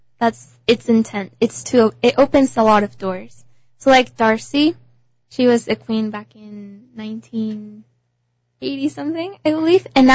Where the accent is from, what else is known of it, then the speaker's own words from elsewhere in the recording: Wenatchee, Washington, United States; also born or lived in Mexico; I was born here in Wenatchee. But at a young age, I lived over in Mexico for 5 years.